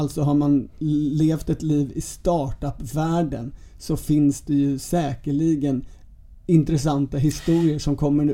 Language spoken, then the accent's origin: Swedish; Jämtland County, Sweden; Jag kommer från Jämtland